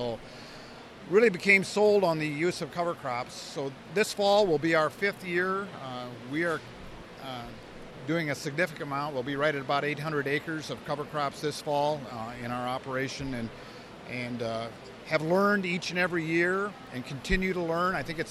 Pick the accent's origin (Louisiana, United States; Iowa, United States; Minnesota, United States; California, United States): Iowa, United States; Dysart; I farm in northern Tama County. My hometown is Dysart, Iowa.